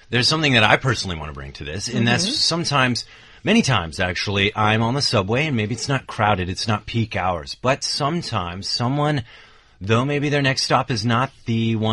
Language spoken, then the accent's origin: English; San Francisco, California, United States; I did spend a significant part of my youth growing up in San Francisco, and we have the BART, Bay Area Rapid Transit.